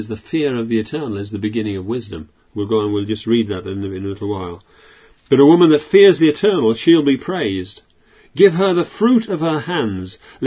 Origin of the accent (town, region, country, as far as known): Yorkshire and the Humber, United Kingdom; born or raised there